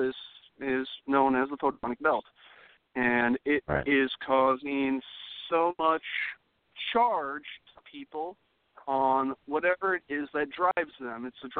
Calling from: Iowa, United States

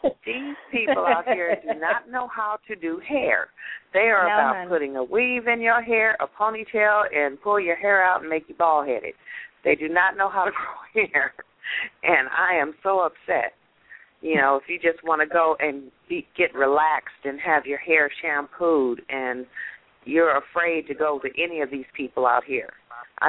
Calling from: Houston, Texas, United States; also born or lived in California; I'm calling from Houston.

